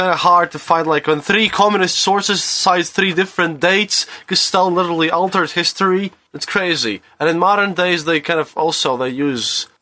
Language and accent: English; Riga, Latvia; English is a second language; There, I have said this, and … from Riga, Latvia, from EU.